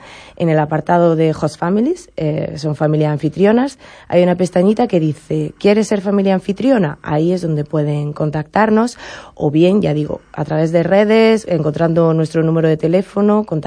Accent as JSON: {"language": "Spanish", "town": "Granada", "region": "Andalusia", "country": "Spain", "said": "Granada, que es de donde yo soy, de donde vengo"}